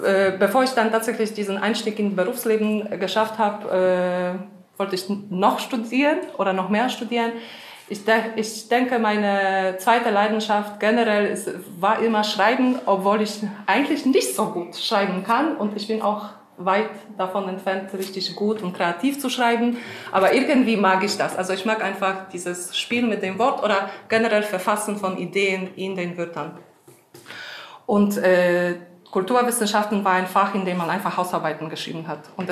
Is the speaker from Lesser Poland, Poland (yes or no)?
no; Szczecin, West Pomeranian Voivodeship, Poland; German is a second language; Und Deutsch war so nah dran, ich komme aus Stettin.